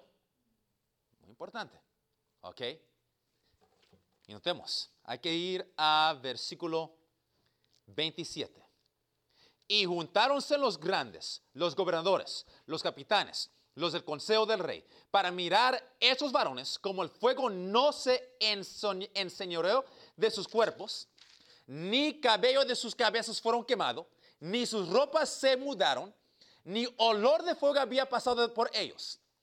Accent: Cuba; Obviamente, esta segunda bestia no puede ser Cuba. Soy cubano, ¿ok?

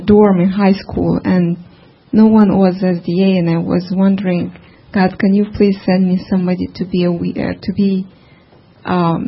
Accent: Moldova; Well, it happened to me, actually, that I come from Eastern Europe, Moldova

